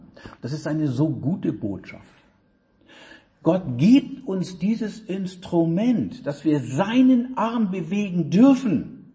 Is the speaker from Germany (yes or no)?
yes; Northern Germany, Germany; ich komme ja aus Norddeutschland